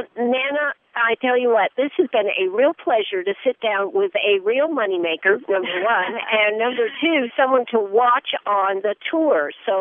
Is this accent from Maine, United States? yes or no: yes; Maine, United States; I'm from Maine originally, and that's what we did in the winter.